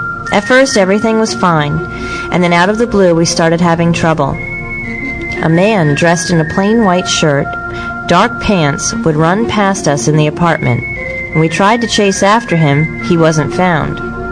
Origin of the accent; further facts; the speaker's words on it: Hackettstown, New Jersey, United States; I have friends in my hometown of Hackettstown